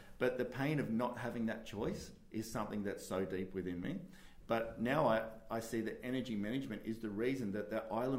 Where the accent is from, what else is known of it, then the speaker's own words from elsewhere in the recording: Maroubra, New South Wales, Australia; I grew up in Maroubra, and Maroubra was some wealthy people, some poor people, mostly poor people back then, but middle class and a few wealthy-ish people.